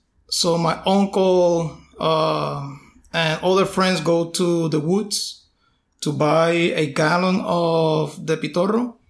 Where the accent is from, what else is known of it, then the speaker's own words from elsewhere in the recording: Puerto Rico; I am from Puerto Rico.